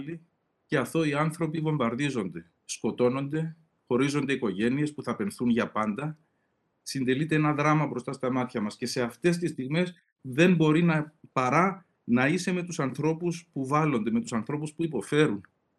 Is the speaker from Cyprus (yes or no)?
yes; Cyprus; Και το λέω επειδή ανέφερες ότι γεννήθηκα και μεγάλωσα στην Κύπρο.